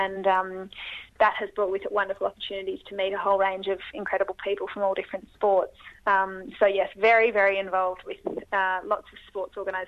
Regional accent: Sydney, New South Wales, Australia; being an Australian and being from Australia, being from Sydney, or really just being an Australian citizen

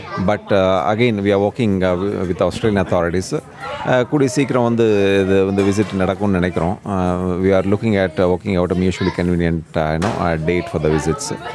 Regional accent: Vellore, Tamil Nadu, India; now in Canberra, Australia; என்னுடைய சொந்த ஊர் வேலூர், தமிழ்நாட்டில் வேலூர்னு சொல்லிட்டு.

